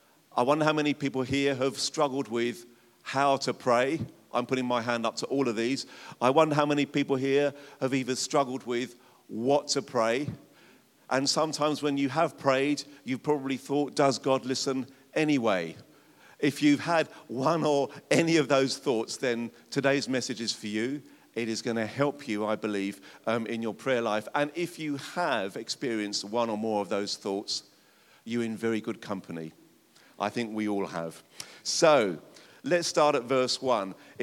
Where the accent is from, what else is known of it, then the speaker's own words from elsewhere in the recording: England, United Kingdom; And as an Englishman, I want to say welcome to our nation.